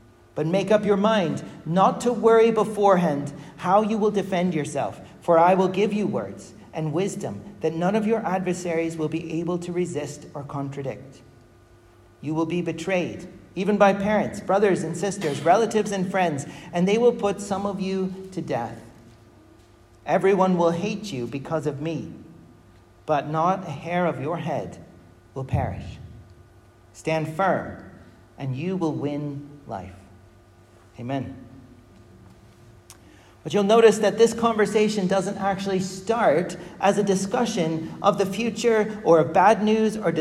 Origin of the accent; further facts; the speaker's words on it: United States; I remember growing up in America, we had a natural cave near our house